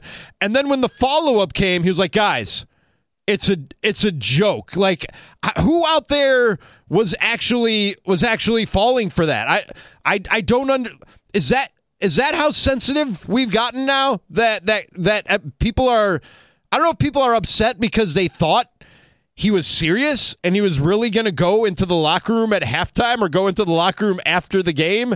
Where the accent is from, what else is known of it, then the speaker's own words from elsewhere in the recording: Chicago, Illinois, United States; And again, don't worry, I am one of you, born and bred in Chicago.